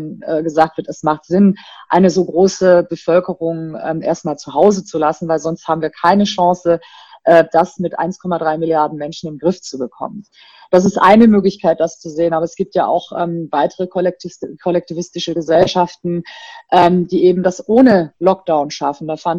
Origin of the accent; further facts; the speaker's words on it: India; Ich bin ja selber ursprünglich aus Indien.